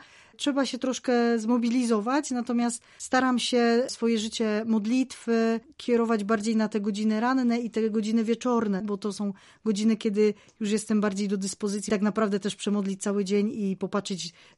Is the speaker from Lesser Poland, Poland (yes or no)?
yes; Limanowa, Lesser Poland, Poland; Ja pochodzę z Limanowej.